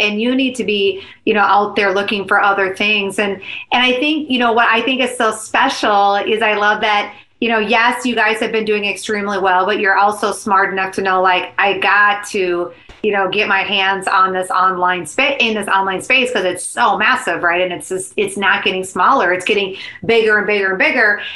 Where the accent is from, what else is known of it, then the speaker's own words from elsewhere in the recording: Minnesota, United States; you're like, I'm a girl from Minnesota.